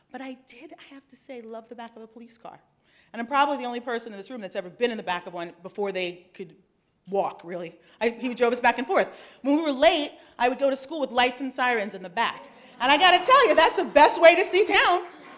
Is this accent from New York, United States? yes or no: no; Hoboken, New Jersey, United States; My dad was a cop. Now, growing up in Hoboken with your father as a cop, everybody knows who he is, everybody knows who you are.